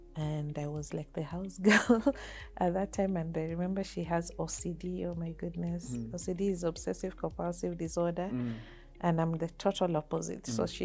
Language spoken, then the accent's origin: English; Kitale, Trans-Nzoia County, Kenya; because growing up in Kitale, there's food.